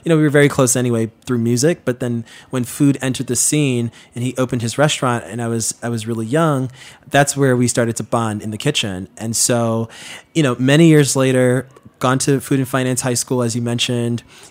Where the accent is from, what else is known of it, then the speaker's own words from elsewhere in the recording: Queens, New York, United States; So when I was born back in the 90s, you know, growing up in Queens was sort of like, we played outside, we took the bus to school.